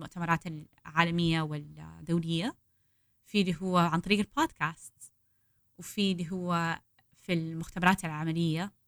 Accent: Jeddah, Makkah Province, Saudi Arabia; moved away as an adult; now in Baltimore, United States; أنا من جدة، تولدت وتربيت في جدة ورحت جامعة الملك عبد العزيز كلية الطب، تخرجت من فترة. بعد ما تخرجت اشتغلت شوية في الطب في السعودية

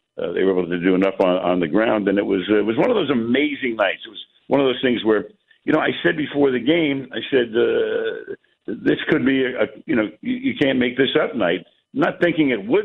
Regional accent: New York, United States; as a kid growing up in New York, New Yorkers, they love sports.

